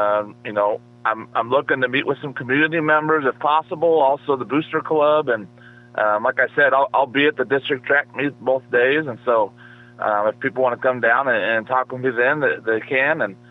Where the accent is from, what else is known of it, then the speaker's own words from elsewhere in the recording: Sweet Home, Oregon, United States; So like I said, I'm originally from Sweet Home, so, it's not a, this would be the closest job I've had to home.